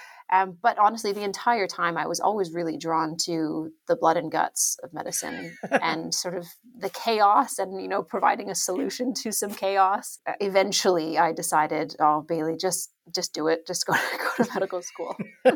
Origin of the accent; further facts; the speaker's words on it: Alberta, Canada; now in Australia; I'm from Alberta, northern Alberta. It's really famous for nothing.